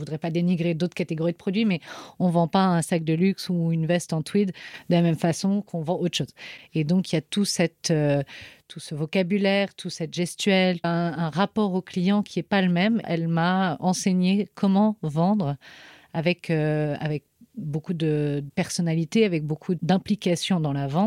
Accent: Sydney, New South Wales, Australia; also born or lived in Paris, France; Je suis née à Paris, mais je suis très vite partie vivre en Australie parce que mes parents avaient un vieux rêve fou. Et donc, dans les années 80, on a déménagé toute la petite famille à Sydney.

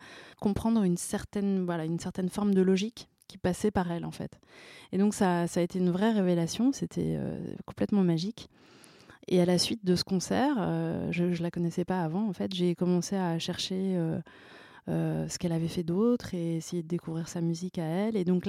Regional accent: Paris, Île-de-France, France; moi j'ai grandi à Paris, mais dans un milieu vraiment cosmopolite. D'un côté mon père mauritanien

